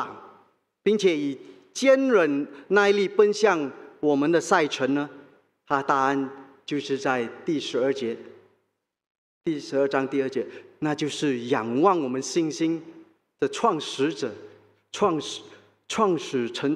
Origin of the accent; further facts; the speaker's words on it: Malacca, Malaysia; moved away; also born or lived in Johor; 我还记得在马来西亚的时候，我在柔佛州出生，我在马六甲长大，我代表马六甲，我是马六甲州的水球队员。